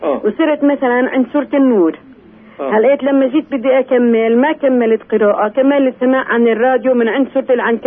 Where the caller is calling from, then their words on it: Ramallah, West Bank, Palestine; من رام الله.